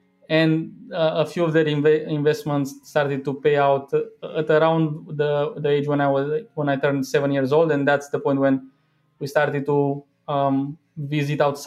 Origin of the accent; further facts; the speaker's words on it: Bucharest, Romania; I grew up in Bucharest, Romania.